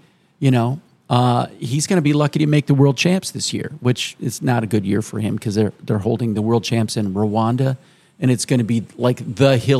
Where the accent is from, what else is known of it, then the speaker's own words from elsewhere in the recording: Nebraska, United States; No, man, we're from Nebraska. We got to do the sand hills.